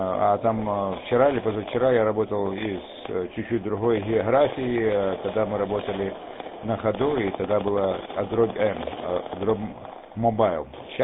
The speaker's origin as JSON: {"language": "Russian", "region": "Crimea", "country": "Ukraine", "said": "когда я вернусь обратно домой в Крым, я сам из Крыма."}